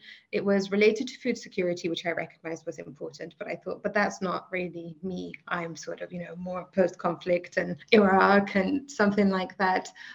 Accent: London, United Kingdom; now in Germany; My name is actually from Iraq, where both my parents are from. I was born and raised in London, and I now live in Germany

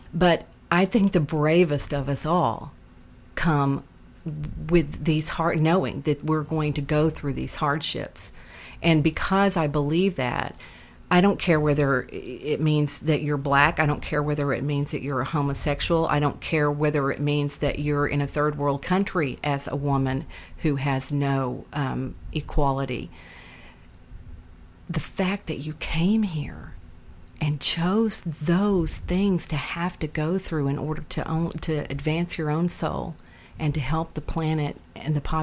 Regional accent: Oklahoma, United States; And, you know, I grew up in Oklahoma.

